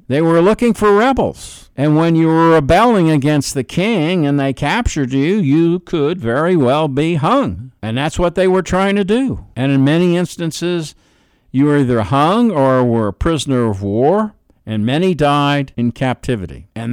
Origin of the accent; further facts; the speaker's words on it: New York City, New York, United States; And I'm from New York City, and I've been in at least one of those towers.